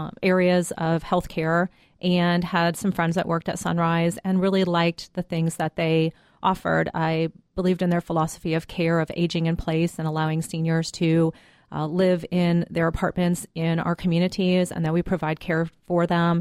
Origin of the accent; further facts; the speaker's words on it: Ohio, United States; I am originally from Ohio, the great Midwestern state, and came to Atlanta via Fort Lauderdale